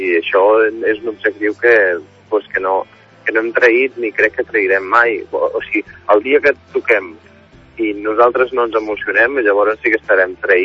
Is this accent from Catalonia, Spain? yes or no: yes; Barcelona, Catalonia, Spain; nosaltres som de Barcelona